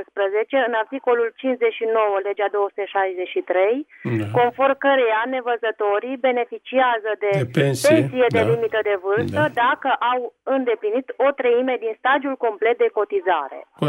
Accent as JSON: {"language": "Romanian", "town": "Bistrița", "region": "Bistrița-Năsăud", "country": "Romania", "said": "sunt din Bistrița."}